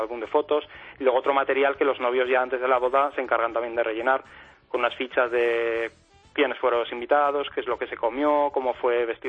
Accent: Zaragoza, Aragon, Spain; Nosotros es de Zaragoza, que igual lo has notado por el acento.

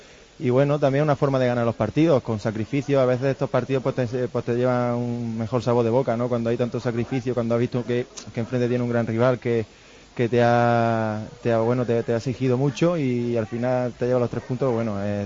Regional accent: Jaén, Andalusia, Spain; now in Eibar, Spain; yo soy de Jaén y bueno, yo muchos años fuera de mi tierra

